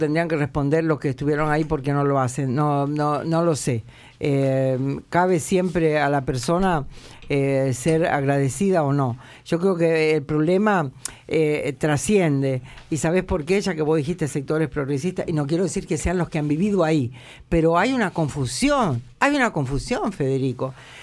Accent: Argentina; no contra nosotros como argentinos, sino contra nosotros, contra los pueblos

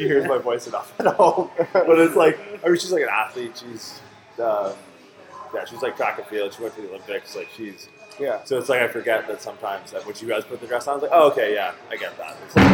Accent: Canada; so I'm from Canada. She's from Australia.

